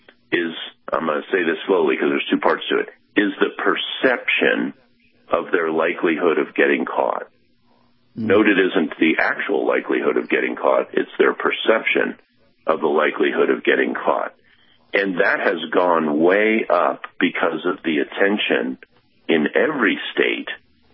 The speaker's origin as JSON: {"language": "English", "region": "Virginia", "country": "United States", "tie": "born or raised there", "said": "And, I mean, look at Virginia in 2021, my home state."}